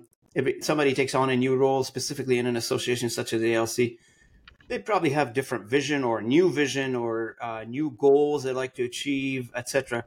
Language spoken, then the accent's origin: English; Lebanon; English is a second language; now in Canada; I can do the basic, from Lebanon, yeah. Mm-hmm. So, and I did not really speak any, you know, hardly any, you know, just the basic English, if you will.